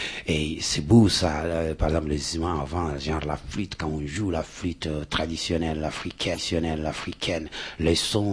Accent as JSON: {"language": "French", "country": "Chad", "said": "Je suis d'Afrique, je suis originaire d'Afrique, de nationalité tchadienne et voilà."}